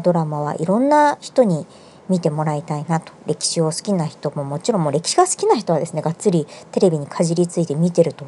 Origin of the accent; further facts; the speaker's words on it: Fukuoka, Japan; 旅する博多っ子